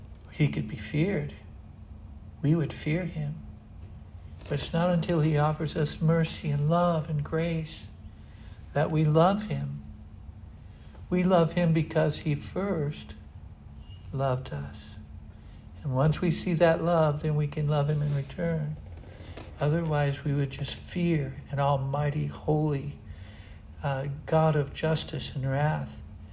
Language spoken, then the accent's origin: English; Rubidoux, California, United States; also born or lived in Inglewood; I grew up very poor. I grew up in Rubidoux, first in Inglewood, then Rubidoux, after my mom and dad were separated